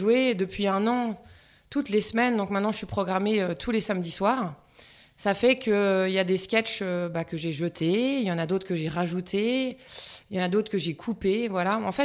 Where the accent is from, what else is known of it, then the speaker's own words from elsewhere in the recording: Nancy, Grand Est, France; moved away as an adult; now in Paris, France; moi je suis un pur produit lorrain, je suis originaire de Nancy. J'ai fait une classe préparatoire à Metz et j'ai fait l'Institut commercial de Nancy, à Nancy, l'école de commerce.